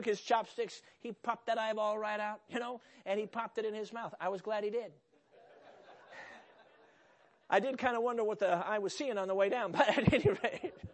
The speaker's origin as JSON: {"language": "English", "town": "Chicago", "region": "Illinois", "country": "United States", "tie": "born or raised there", "said": "Now, I grew up in Chicago."}